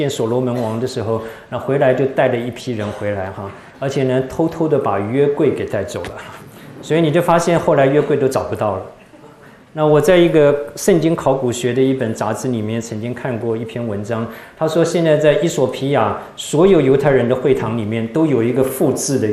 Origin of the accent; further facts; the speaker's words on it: China; 已经跟我们中国人开始脱节了